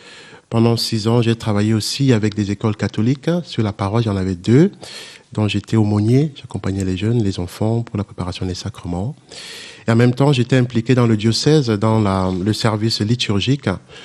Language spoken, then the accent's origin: French; Cameroon; now in France; originaire du Cameroun. Je suis arrivé dans le diocèse, comme dit Rose, en 2015. Mais avant, j'ai été ordonné au Cameroun en 2005